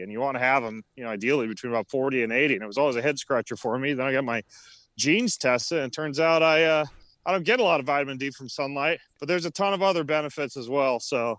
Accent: Idaho, United States; I grew up in North Idaho, up in what's called the Panhandle.

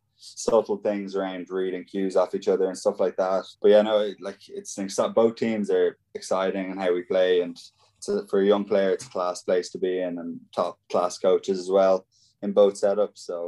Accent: Ballinlough, Ireland; I think probably the whole of my hometown in Ballinlough voted for me

